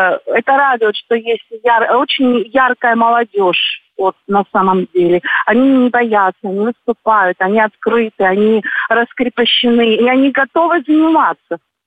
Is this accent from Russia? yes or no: no; Abkhazia, Georgia; Абхазия, мы из Абхазии, получается